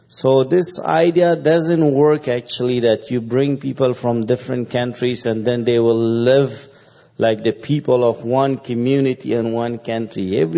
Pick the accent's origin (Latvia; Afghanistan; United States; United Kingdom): Afghanistan; now in Canada; and I'm from Afghanistan, living in Canada.